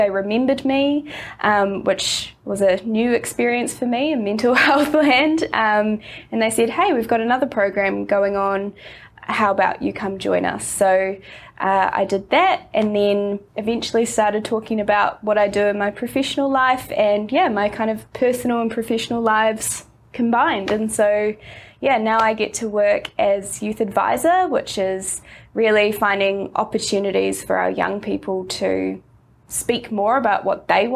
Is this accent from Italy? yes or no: no; New Zealand; accent: New Zealand; moved away as an adult; now in Australia; I grew up in New Zealand, which might already be obvious from my accent.